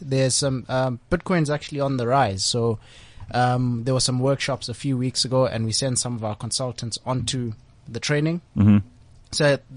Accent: Soweto, Gauteng, South Africa; also born or lived in Protea; Also a Joburg boy. Born in Soweto, grew up

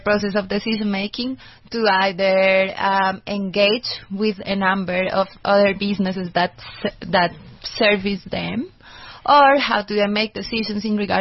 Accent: Colombia; moved away; also born or lived in United States

